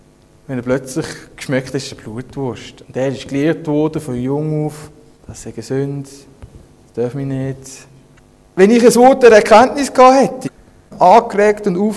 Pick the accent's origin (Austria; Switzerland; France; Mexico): Switzerland; Als Schweizer ist man da fast ein bisschen befremdet.